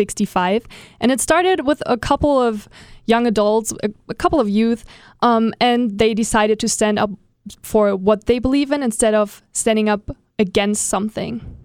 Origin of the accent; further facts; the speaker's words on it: Germany; English is a second language; now in United States; I'm from Germany.